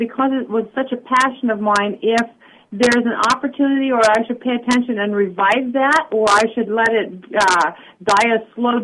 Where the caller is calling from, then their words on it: Eugene, Oregon, United States; I'm in Eugene, Oregon.